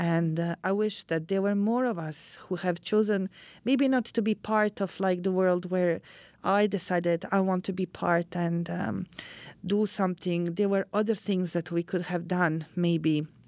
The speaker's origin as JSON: {"language": "English", "town": "Zenica", "region": "Federation of Bosnia and Herzegovina", "country": "Bosnia & Herzegovina", "tie": "born or raised there", "second_language": "English", "said": "when airplanes from our former joint state Yugoslavia, the GNA airplanes, bombed my hometown of Zenica."}